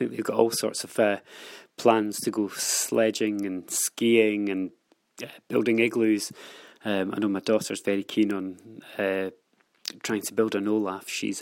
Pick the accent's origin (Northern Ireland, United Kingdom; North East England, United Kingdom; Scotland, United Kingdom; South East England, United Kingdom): Scotland, United Kingdom; Dunblane; I'm from Dunblane.